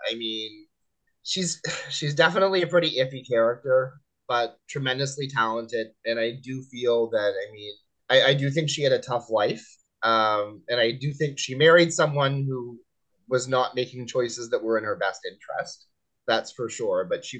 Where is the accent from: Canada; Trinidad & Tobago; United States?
Canada; I'm always going to root for the Canadians. I'm Canadian, so